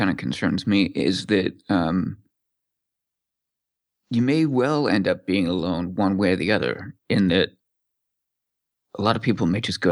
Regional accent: Canada; I said $6 because I'm Canadian, so you get Canada tax.

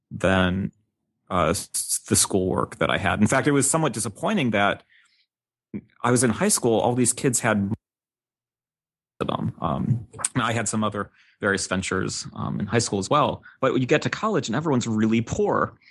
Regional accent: St. Louis, Missouri, United States; So I grew up in St. Louis, and I pretty much drew a 300-mile radius circle around St. Louis because I wanted some place within driving distance so I could go home.

